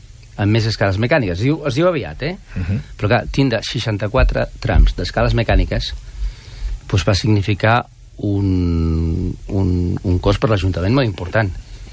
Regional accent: Santa Coloma, Catalonia, Spain; Jo vaig créixer a Santa Coloma, vaig aprendre a jugar a futbol, malament, per cert, als carrers de Santa Coloma, quan estaven asfaltats. Vaig anar al col·legi de Santa Coloma

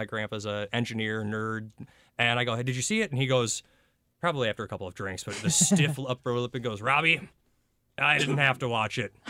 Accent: Minnesota, United States; And remember, for those that don't know my story, I'm from Minnesota.

